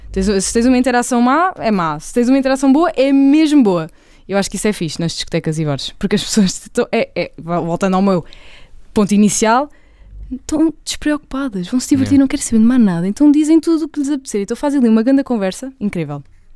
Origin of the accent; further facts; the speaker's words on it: Setúbal, Portugal; somos da Margem Sul, temos a preocupação de apanhar o transporte.